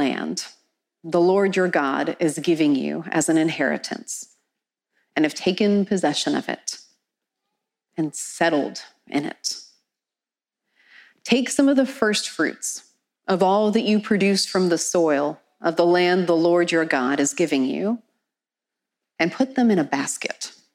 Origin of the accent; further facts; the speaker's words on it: Philadelphia, Pennsylvania, United States; I'm a kid from Philly. I've got a chip on my shoulder.